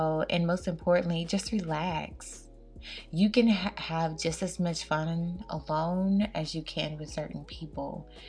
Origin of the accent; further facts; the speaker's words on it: United States; I'm an American. At the end of the day, some people aren't gonna care.